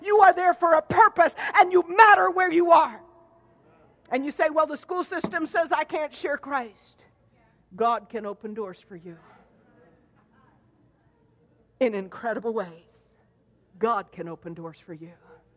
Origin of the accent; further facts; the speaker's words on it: Oklahoma, United States; also born or lived in Jamaica; now in Florida, United States; My dad was Lebanese, my mother Cuban, and I was born in Jamaica, West Indies, and raised in Oklahoma. How much more mixed up could you get?